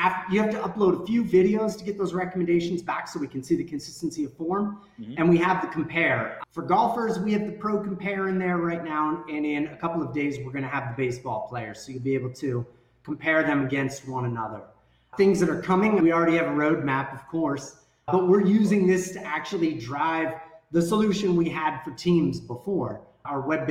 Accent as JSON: {"language": "English", "region": "East Coast", "country": "United States", "lives_now": "Seattle, United States", "said": "I live in Seattle. You guys both know I'm from the East Coast. Right now, I'm actually in Missouri."}